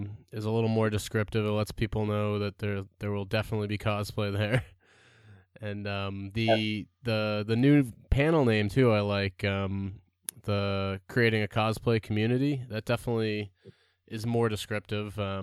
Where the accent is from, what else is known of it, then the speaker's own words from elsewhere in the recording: Boston, Massachusetts, United States; Yeah, because I'm from the Boston area